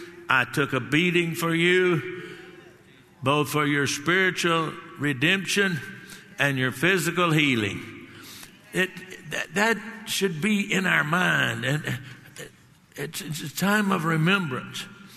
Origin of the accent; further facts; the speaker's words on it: Texas, United States; Now, I come from Texas and I live in Texas